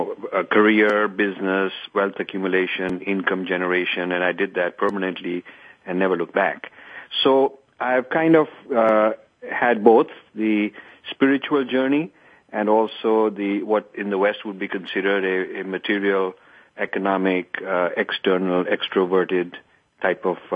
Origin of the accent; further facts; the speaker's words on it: India; moved away as an adult; now in United States; Raised in India, born and raised in India till the age of 20, and then I migrated to the United States, which was about 40 years ago. I had a dharmic, spiritual upbringing in the home